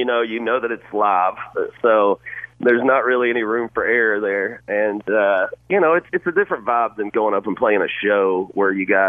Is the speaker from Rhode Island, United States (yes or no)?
no; Georgia, United States; also born or lived in Florida; To me, man, I grew up in Georgia and Florida. Every summer I grew up around the beach, and so I love it.